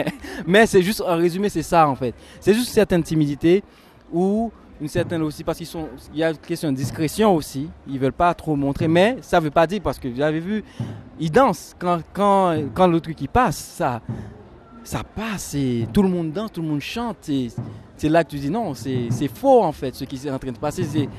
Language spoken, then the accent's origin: French; Haiti; now in Switzerland; là je viens d'Haïti, il y a ça, je l'accepte, c'est ma culture.